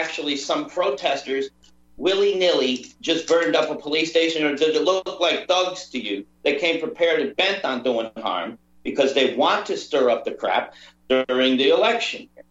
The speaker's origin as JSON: {"language": "English", "country": "United States", "said": "I'm an American, too. It's my country as well, whether you believe it. Just because I'm not there doesn't make me less American or less caring about my country."}